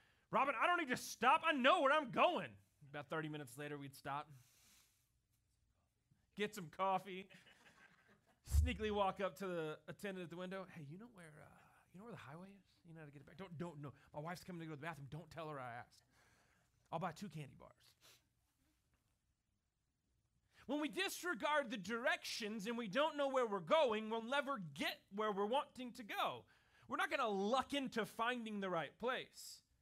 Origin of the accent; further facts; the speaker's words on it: Lubbock, Texas, United States; I grew up in the best town ever for driving without GPS. I grew up in Lubbock, Texas.